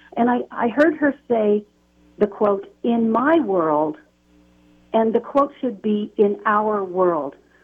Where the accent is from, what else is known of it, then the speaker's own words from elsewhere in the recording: Idaho, United States; I grew up in Idaho in a house of guns for hunting, so I'm real familiar with responsible gun ownership.